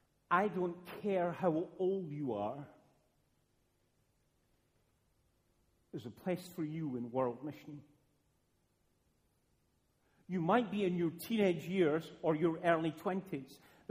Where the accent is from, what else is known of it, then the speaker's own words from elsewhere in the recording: Dunfermline, Scotland, United Kingdom; I grew up not very far from here. I grew up in Dunfermline.